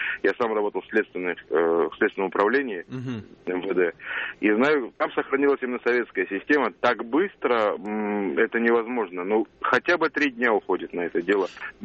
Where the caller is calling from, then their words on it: Moscow, Russia; я из Москвы звоню.